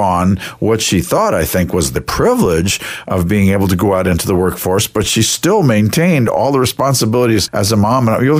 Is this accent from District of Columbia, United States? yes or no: yes; Washington, District of Columbia, United States; also born or lived in Long Island; I grew up in Washington, D.C. and on Long Island, right outside of Manhattan.